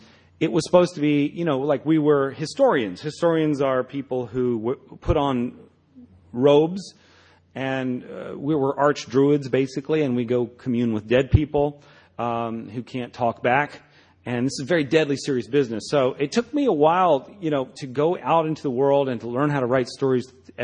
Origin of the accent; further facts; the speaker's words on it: Memphis, Tennessee, United States; The first writer that I ever met growing up in Memphis was the great Civil War historian from the Ken Burns documentary.